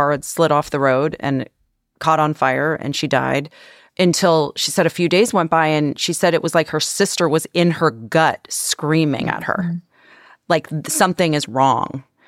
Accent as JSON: {"language": "English", "town": "Blue Mountain", "region": "Ontario", "country": "Canada", "tie": "born or raised there", "said": "a story that I covered recently in my hometown of Blue Mountain, Ontario, Canada"}